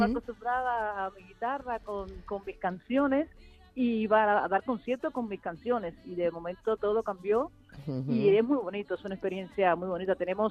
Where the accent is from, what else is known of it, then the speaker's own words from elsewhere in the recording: Cuba; yo soy cubana